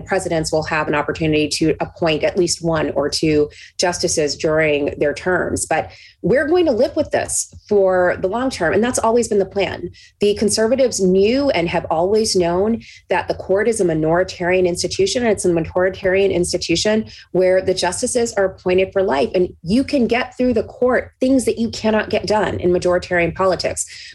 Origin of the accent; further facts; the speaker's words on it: Florida, United States; I mean, I grew up in Florida. I grew up around individuals who are religious. I grew up attending church.